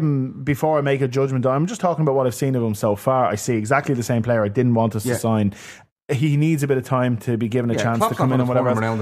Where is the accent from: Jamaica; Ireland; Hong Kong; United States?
Ireland; And as Ireland, that might seem like we're being bitter Irish fans. I actually cheer and support England in every tournament.